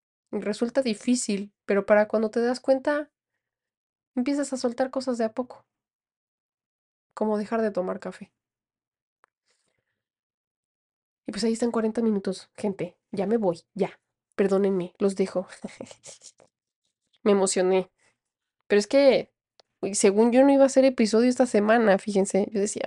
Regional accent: Aguascalientes, Mexico; También yo antes criticaba a gente que se quedó en Aguascalientes, de donde yo soy.

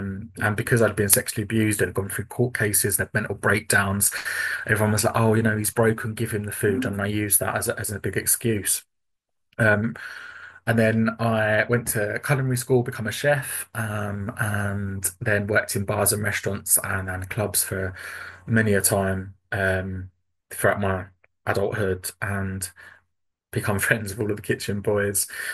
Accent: United Kingdom; from the UK. If I talk too fast, you can tell me to slow down because sometimes my accent becomes a little thick, apparently.

